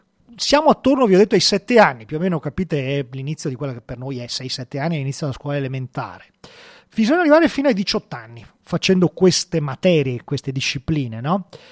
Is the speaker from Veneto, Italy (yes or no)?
yes; Veneto, Italy; pensate alla Repubblica di Venezia, siamo veneti